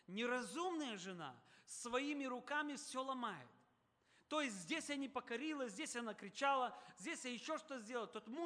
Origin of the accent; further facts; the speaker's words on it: Moldova; я вырос в Молдове, но в украинском селе.